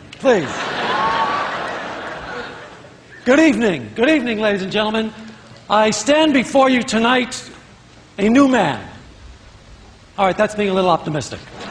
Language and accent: English; Brooklyn, New York, United States; born or raised there